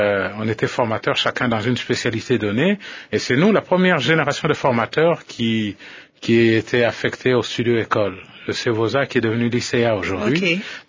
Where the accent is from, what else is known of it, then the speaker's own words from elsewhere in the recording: Lubumbashi, Haut-Katanga, DR Congo; Tous on vient de Lubumbashi.